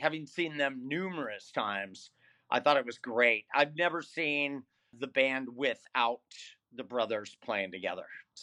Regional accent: California, United States; Me and all my friends, I grew up in Northern California.

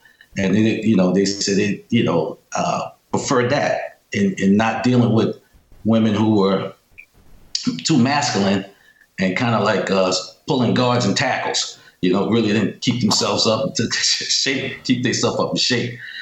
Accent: New York City, New York, United States; I'm from New York City.

